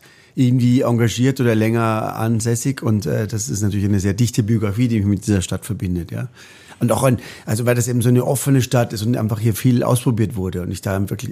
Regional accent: Vienna, Austria; moved away as an adult; now in Hamburg, Germany; wir waren Kinder in Wien

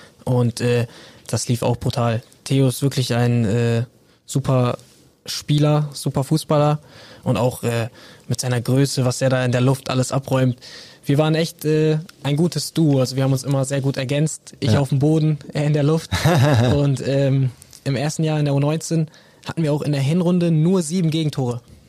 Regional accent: Oldenburg, Lower Saxony, Germany; ich bin ja Oldenburger Junge

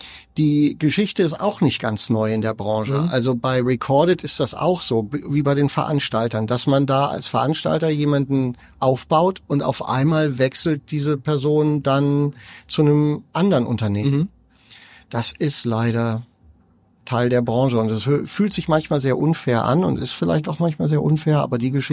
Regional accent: Donaueschingen, Baden-Württemberg, Germany; now in Hamburg, Germany; Ich komme aus dem Schwarzwald, das hört man nicht, tue ich aber. Und zwar aus Donaueschingen. Mhm. Das ist eine ganz kleine Stadt

